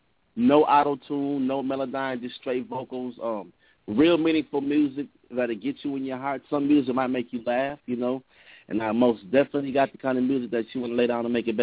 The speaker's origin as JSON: {"language": "English", "town": "St. Paul", "region": "Minnesota", "country": "United States", "tie": "born there", "lives_now": "Minneapolis, United States", "said": "Well, I was born in St. Paul, Minnesota. But I live in Minneapolis, the south side of Minneapolis."}